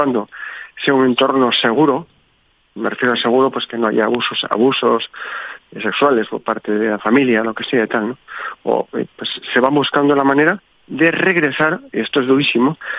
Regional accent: Spain; Yo también, como español

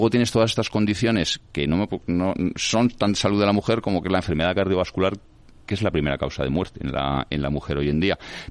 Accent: Spain; soy ciudadano español

